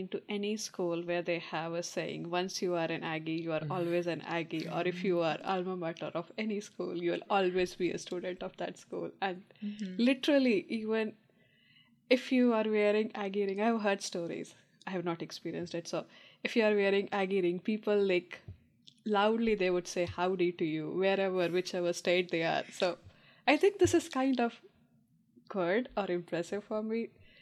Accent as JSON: {"language": "English", "region": "northern India", "country": "India", "said": "Because my hometown in India, I'm from like the northern part. So we have all the four seasons."}